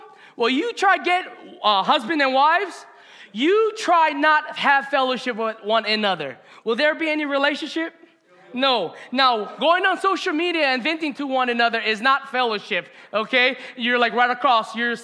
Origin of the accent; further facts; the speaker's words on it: Hawaii, United States; being a kahu in Hawaiʻi, my hometown, for the last 3.5 years